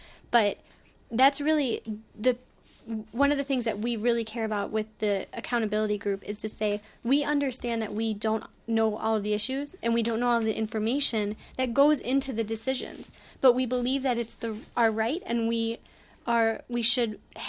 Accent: Illinois, United States; I grew up in the Chicago suburbs

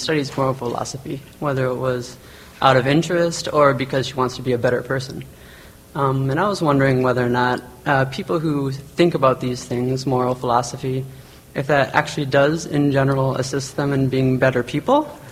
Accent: Mountain View, California, United States; I'm from Mountain View, California.

